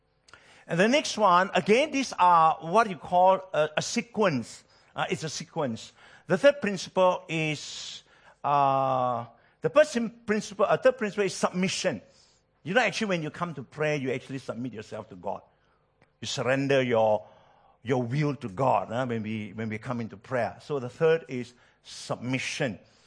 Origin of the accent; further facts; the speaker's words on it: Malaysia; even though we are from Malaysia, I can relate that we are family.